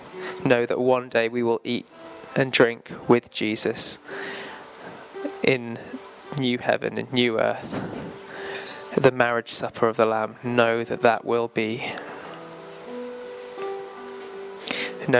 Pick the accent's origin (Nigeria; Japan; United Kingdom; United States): United Kingdom; England; I stopped truly being an Englishman.